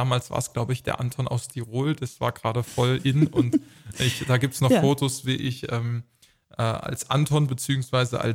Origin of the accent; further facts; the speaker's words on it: Wittlich, Rhineland-Palatinate, Germany; es gibt am 17. Juni in meiner Heimatstadt in Wittlich das versprochene Dankeschön-Konzert